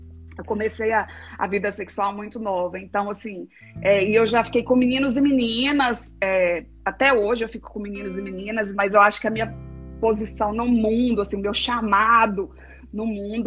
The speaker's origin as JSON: {"language": "Portuguese", "town": "Belo Horizonte", "region": "Minas Gerais", "country": "Brazil", "said": "eu sou de BH"}